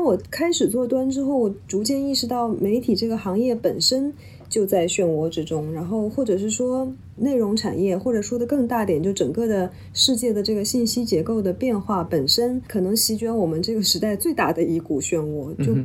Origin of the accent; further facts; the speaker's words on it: Jiangsu, China; moved away as an adult; also born or lived in Guangzhou / Beijing; now in Hong Kong; 大学在中山大学在广州念的，我家乡在江苏。我其实是从香港开始我的工作的，所以我即便中间大概在北京住过两三年，作为那个 correspondent 住在北京